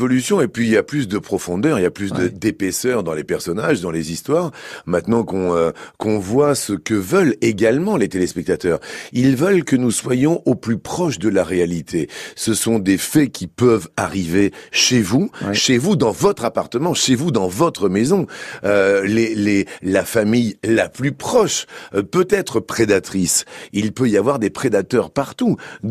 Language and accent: French; Toulouse, Occitanie, France; Alors moi qui suis toulousain de 100%